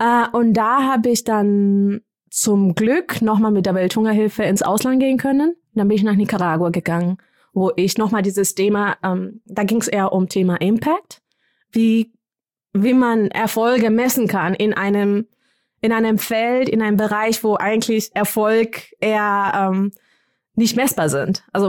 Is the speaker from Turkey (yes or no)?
no; Kenya; German is a second language; ich komme aus Kenia, ich kenne die Sprachen.